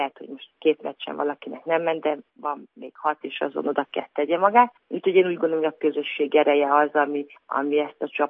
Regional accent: Hungary; Hát magyarként szenzációs dolog hazai közösség előtt játszani

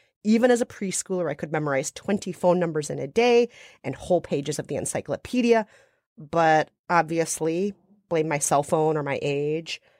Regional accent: Minnesota, United States; Minnesota, my home state, sounds like miniature soda to some people, Minnesota.

